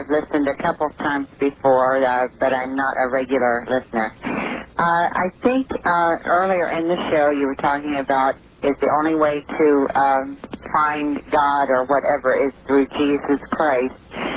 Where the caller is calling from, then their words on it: Central Point, Oregon, United States; I'm calling from Central Point.